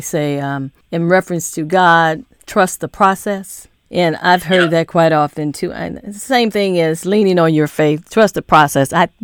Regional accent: St. Louis, Missouri, United States; So I do remember you doing that, too, because I grew up in St. Louis.

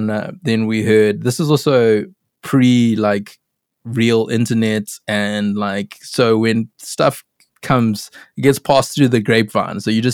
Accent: Durban, KwaZulu-Natal, South Africa; growing up in Durban

